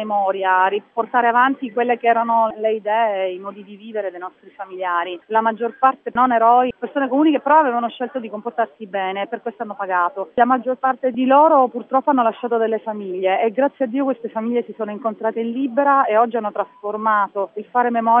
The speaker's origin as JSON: {"language": "Italian", "region": "Calabria", "country": "Italy", "tie": "born there", "said": "È il paese dove sono nata, è il paese dove c'è la tomba di mio padre."}